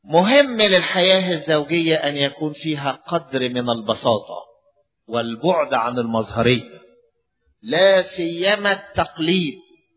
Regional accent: Upper Egypt, Egypt; زي ما بيقولوا عندنا في الصعيد، محدش أبوه أحسن من أبوه، كلنا واحد

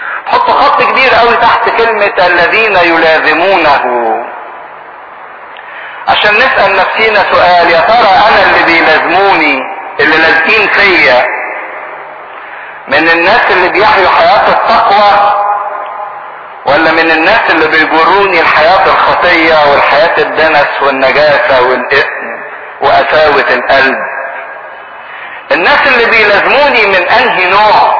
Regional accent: Egypt; واحنا كمصريين نعتبر من الامم مش من شعب الله المختار.

